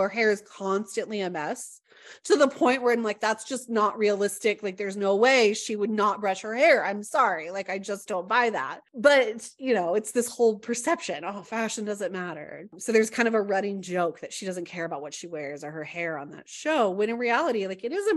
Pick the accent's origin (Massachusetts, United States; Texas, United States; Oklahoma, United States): Oklahoma, United States; I'm from Oklahoma. So, you know, I grew up Republican